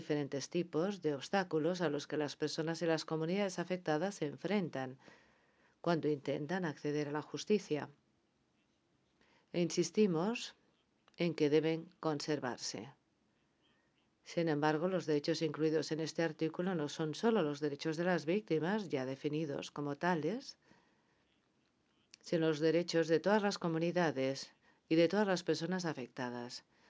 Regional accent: Senegal; soy de Senegal.

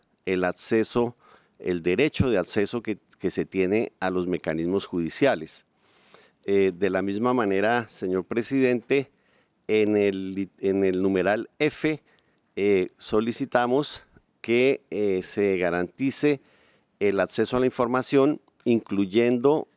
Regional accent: Colombia; Como congresista colombiano, quiero hacer aportes

